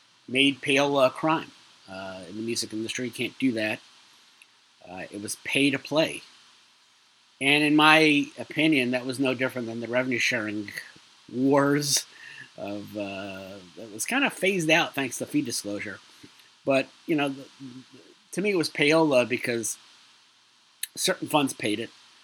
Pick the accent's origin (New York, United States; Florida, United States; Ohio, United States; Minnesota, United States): New York, United States; New York City; now in Long Island, United States; I grew up in New York City, obviously 70s, 80s, until 97. It's funny, I kind of lived more than half my life now here in Long Island, and I still consider myself a city kid.